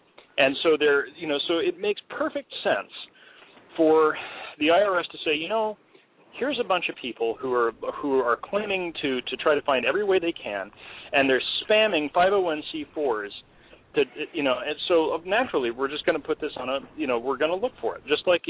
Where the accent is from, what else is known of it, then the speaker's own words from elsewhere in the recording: Sacramento, California, United States; Well, the reason why I say – well, I am from Sacramento, which is actually a fairly moderate, if not conservative, town.